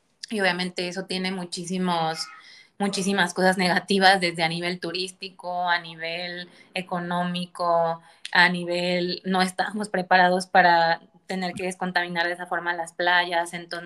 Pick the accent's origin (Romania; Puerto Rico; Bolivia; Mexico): Mexico; Veracruz; yo soy de Veracruz y antes en Veracruz nunca había hecho frío, ahorita hace frío y la gente trae suéter.